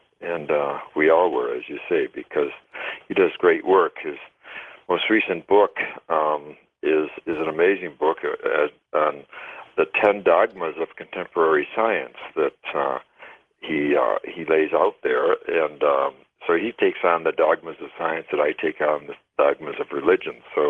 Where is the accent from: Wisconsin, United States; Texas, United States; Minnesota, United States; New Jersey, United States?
Wisconsin, United States; Madison; I grew up in Madison, Wisconsin, which is a university town